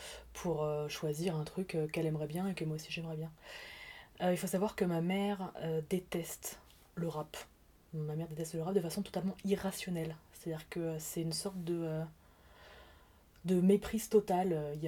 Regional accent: Champigny-sur-Marne, Île-de-France, France; j'ai 33 ans et je viens de Champigny-sur-Marne dans le 94 en France.

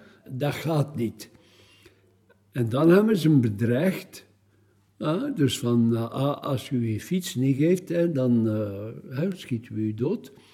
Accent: Limburg, Belgium; ik ben eigenlijk dus afkomstig van Limburg. Ik ben geboren in Schuurlijk, de stad, de 15 januari 1942

